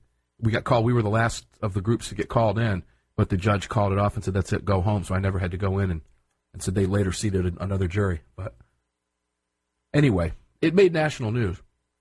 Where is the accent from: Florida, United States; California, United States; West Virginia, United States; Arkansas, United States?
Florida, United States; Tampa; And I like looking at this stuff because I'm from Tampa. And I'm looking forward to going back for the Gun Rights Policy Conference.